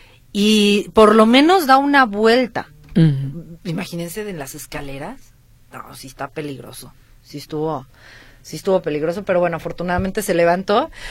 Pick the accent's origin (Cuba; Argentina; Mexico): Mexico; Digo, pues trabajamos fuerte en todos lados, todos los mexicanos somos súper trabajadores